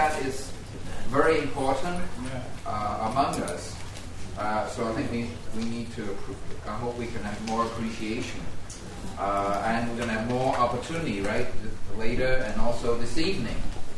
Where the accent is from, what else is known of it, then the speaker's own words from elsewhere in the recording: England, United Kingdom; moved away as an adult; also born or lived in Canada; now in Toronto, Canada; I grew up in England. Then I went to the U.S., then I married my wife.